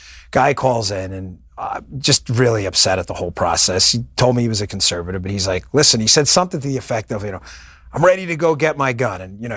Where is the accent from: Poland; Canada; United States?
United States; Queens, New York; I'm from Queens. I know it bothers people. It doesn't bother me one bit. It's exactly, me and my wife both are from Queens.